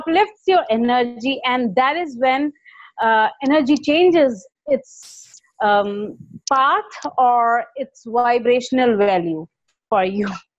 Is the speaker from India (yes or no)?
yes; India; I'm from India.